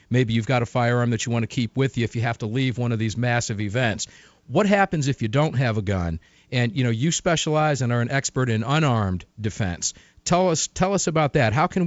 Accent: Tampa, Florida, United States; I come from Tampa, Florida, where I spent the last, 17 or so years.

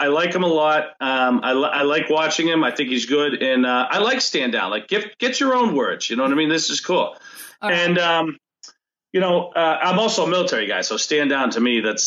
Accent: Boston, Massachusetts, United States; I can't answer that, Shannon, because I am from Boston, Massachusetts. I'm not a Kiwi.

